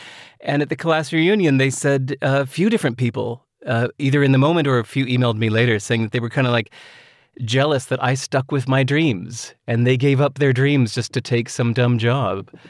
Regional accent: Chicago, Illinois, United States; I grew up in Chicago.

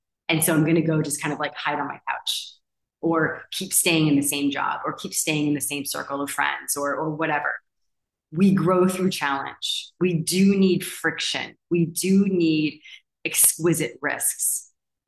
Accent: United States; having being a resident in different countries, I've had to, as an American, I've had to really understand international tax law.

